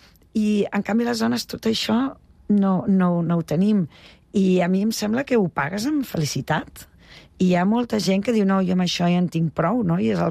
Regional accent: Tarragona, Catalonia, Spain; Jo, que soc de Tarragona

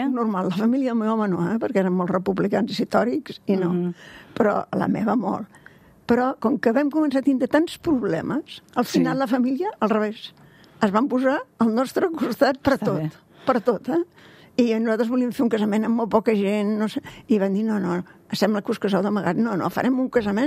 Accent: Sant Just Desvern, Catalonia, Spain; em vaig casar al lloc més cutre de l'Ajuntament del meu poble

